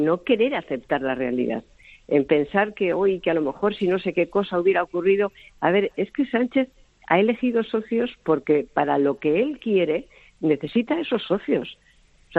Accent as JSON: {"language": "Spanish", "country": "Spain", "said": "menos mal que somos españoles y europeos."}